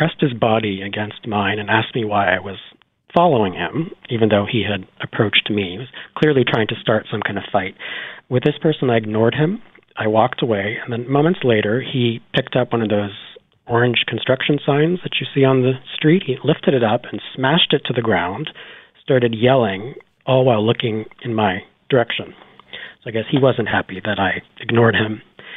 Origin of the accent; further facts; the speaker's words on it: Hamilton, Ontario, Canada; now in Vancouver, Canada; I'm from Hamilton, which is a bit of a rough town, so I don't scare very easily. But I am aware that as a gay man who's not the most masculine